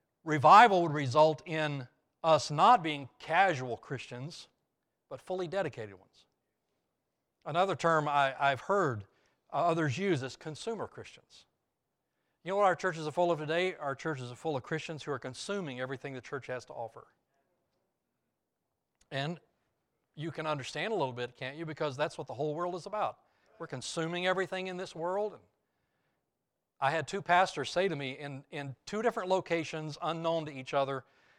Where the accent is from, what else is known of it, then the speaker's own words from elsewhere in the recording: Alabama, United States; I grew up in North Alabama. You should put your hand on your heart when I say Alabama. I grew up in North Alabama.